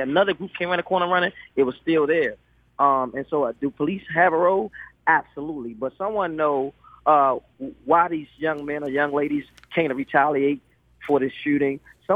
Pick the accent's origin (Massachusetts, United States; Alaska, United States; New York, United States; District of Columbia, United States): District of Columbia, United States; Washington; living and growing up in Ward 8